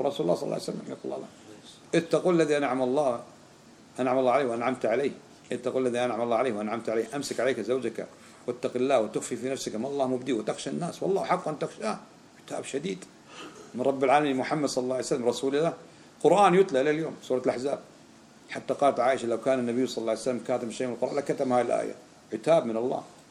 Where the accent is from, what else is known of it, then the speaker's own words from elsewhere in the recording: Kuwait; جربناه احنا في بلدنا الكويت لما احتلت العراق الكويت